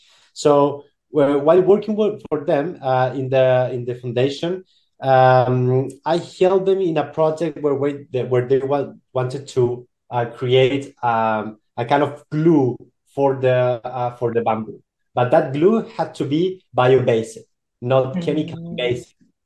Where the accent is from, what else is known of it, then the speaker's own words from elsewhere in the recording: Chile; So I'm from Chile.